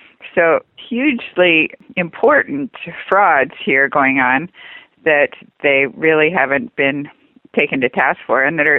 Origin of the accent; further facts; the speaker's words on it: California, United States; I'm from California, so the University of California system, which is statewide